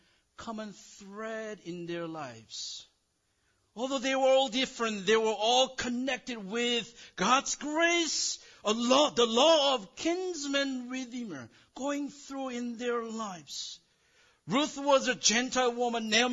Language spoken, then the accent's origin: English; South Korea; We are all different. You're different. I'm different. I came from South Korea. I'm short.